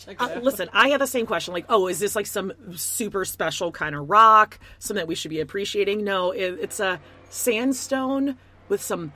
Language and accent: English; Midwest, United States; I'm from the Midwest. There's Chicago, obviously, there's a lot of things to do.